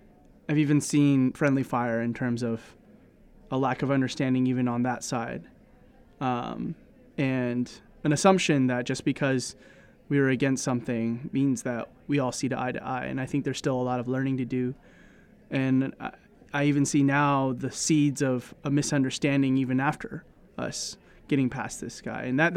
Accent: Seattle, Washington, United States; I was born and raised in Seattle.

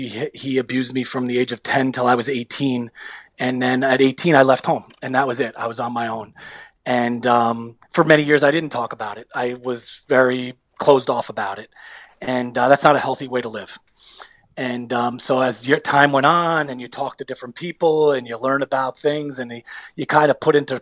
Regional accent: Union Beach, New Jersey, United States; we grew up in Union Beach. Is it Homedale? No. Is it Rumson? No. Is it those areas? No. It was lower on the socioeconomic scale, but we were a typical lower to middle class family, right?

